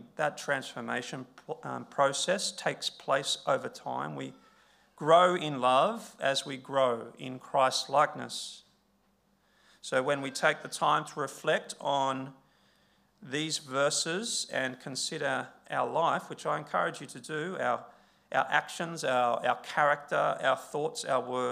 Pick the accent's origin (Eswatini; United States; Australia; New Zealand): Australia; Queensland; growing up in the Queensland sun.